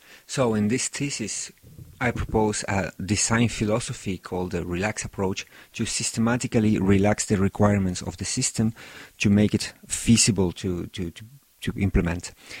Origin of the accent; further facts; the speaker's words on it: Chile; English is a second language; I'm from Chile